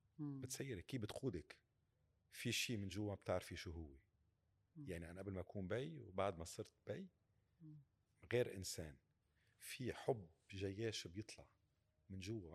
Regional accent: Ehden, North Governorate, Lebanon; طب وصل لهونيك على أهدين، على مدخل أهدين، شجر الصفصاف على ميلتين

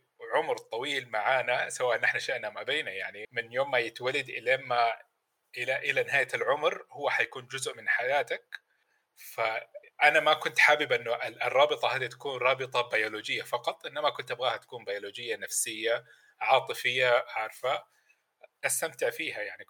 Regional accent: Mecca, Makkah Province, Saudi Arabia; أنا ولد مكة. طيب يعني أبويا مكاوي

